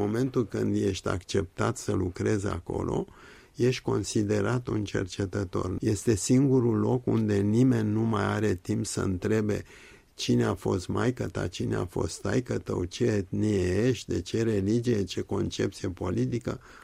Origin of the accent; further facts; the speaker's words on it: Romania; accent: Romanian; nu vă gândiți ce accent am, accentul meu e românesc